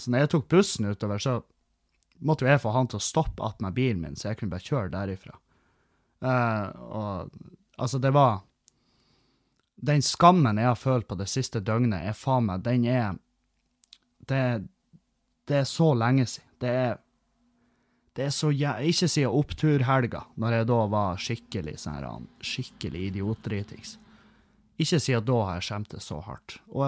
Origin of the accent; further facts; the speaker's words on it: Halsa, Trøndelag, Norway; det var jo mye folk fra Halsa, heimbygda mi, og det er jo over fjorden